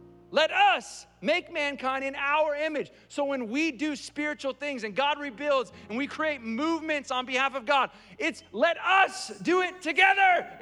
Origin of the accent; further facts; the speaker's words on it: Chowchilla, California, United States; I went to seminary, but I grew up in Chowchilla. And I got an AA from Fresno City College.